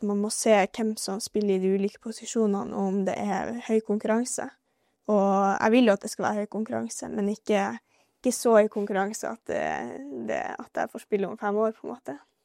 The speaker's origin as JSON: {"language": "Norwegian", "town": "Harstad", "region": "Troms", "country": "Norway", "said": "jeg kommer fra Harstad, så det er jo kanskje mer naturlig for meg å først ta et steg til Oslo"}